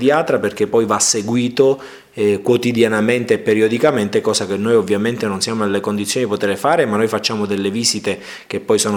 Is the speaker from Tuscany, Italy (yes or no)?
no; Palermo, Sicily, Italy; now in Milan, Italy; Vi ricordo che io sono palermitano